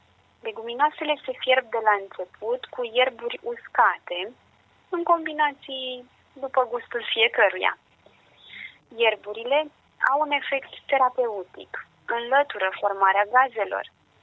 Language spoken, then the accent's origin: Romanian; Bucharest, Romania; În București, eu sunt din București de fel